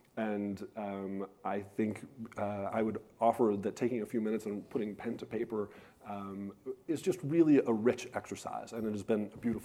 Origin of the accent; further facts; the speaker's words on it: Columbus, Ohio, United States; I grew up in Columbus, Ohio